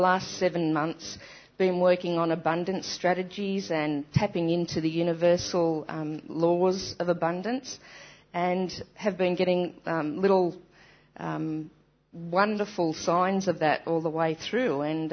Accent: Newcastle, New South Wales, Australia; I'm from Newcastle in Australia. It's a couple of hours north of Sydney.

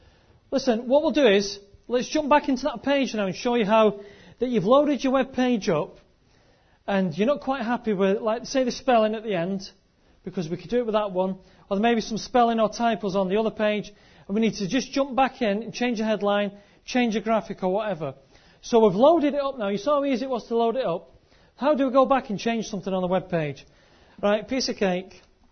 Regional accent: Scotland, United Kingdom; also born or lived in Lancashire; now in England; because I'm talking in an accent, I came from Scotland and I live near Manchester, and I've worked in Lancashire, so there's a bit of a mishmash there.

